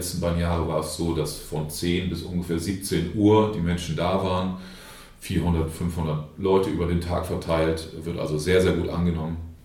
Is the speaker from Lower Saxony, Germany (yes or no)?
yes; Oldenburg, Lower Saxony, Germany; Ich bin ja auch Oldenburger, ich weiß, wie in Oldenburg die Geschicke so laufen.